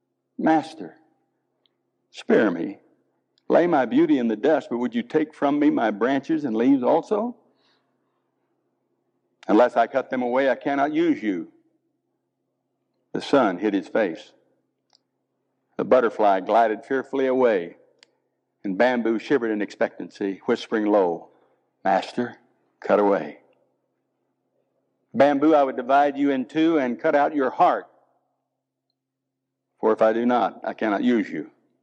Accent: Oklahoma, United States; accent: Oklahoma; is my Oklahoma accent bothering you all?

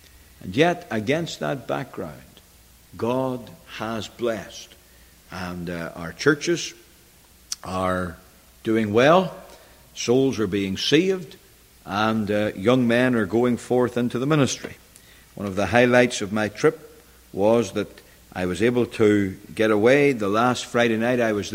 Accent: Belfast, Northern Ireland, United Kingdom; when we were growing up in Belfast

